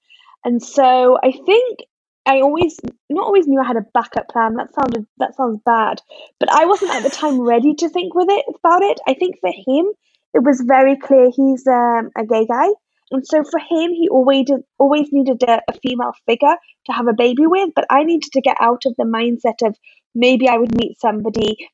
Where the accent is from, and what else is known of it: Newcastle upon Tyne, North East England, United Kingdom; born or raised there; also born or lived in London; now in Tel Aviv, Israel